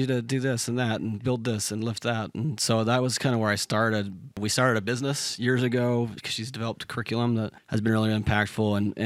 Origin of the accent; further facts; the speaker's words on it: Utah, United States; I'm not from Provo, but I'm from Utah County. And I think there's a similar culture, obviously, right? We grew up in a similar place, but it is different.